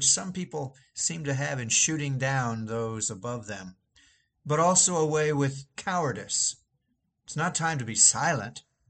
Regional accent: Columbus, Ohio, United States; Now, as a boy growing up in Columbus, Ohio, I had several heroes.

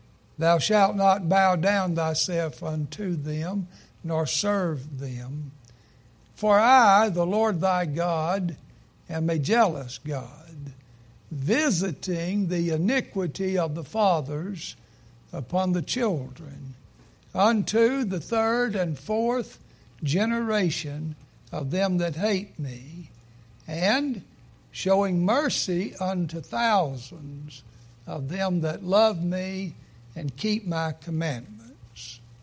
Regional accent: Arkansas, United States; And it's not just because I'm a Razorback from Arkansas.

